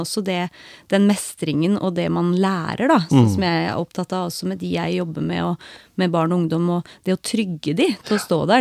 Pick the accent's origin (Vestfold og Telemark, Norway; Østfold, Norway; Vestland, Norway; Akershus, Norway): Vestfold og Telemark, Norway; Skien; Den ble faktisk spilt her hjemme I Skien